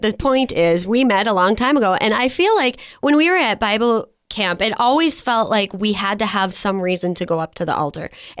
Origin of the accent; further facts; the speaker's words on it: Midwest, United States; but I know growing up in the Midwest, church was something that everybody does.